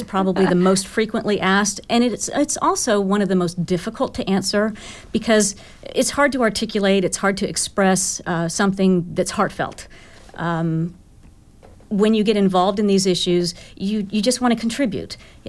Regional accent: Indianapolis, Indiana, United States; I'm a Hoosier, native Hoosier. I grew up in Indianapolis and have been in Morgan County for about 30 years, all my adult life.

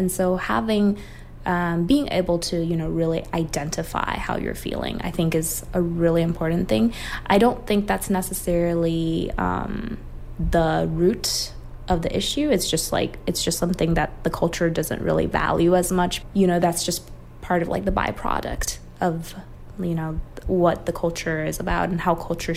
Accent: Taiwan; I'm from Taiwan.

